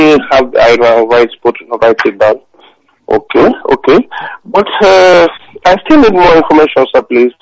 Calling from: Abidjan, Côte d’Ivoire; I'm calling from Cote d'Ivoire, Abidjan.

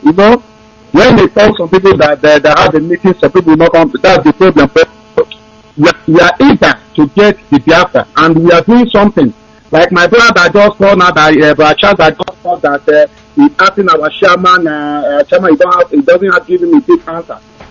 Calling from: Ukraine; I'm coming from Ukraine.

